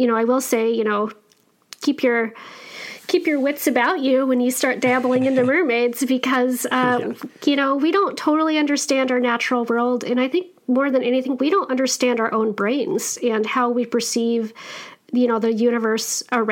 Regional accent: Wyoming, United States; cowgirl like I grew up in Wyoming.

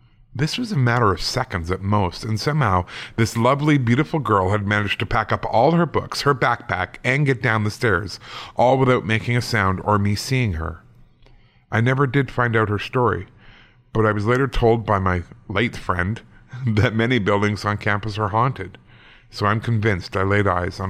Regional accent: Las Vegas, Nevada, United States; I was born and raised in Las Vegas, and this story comes from my high school days there

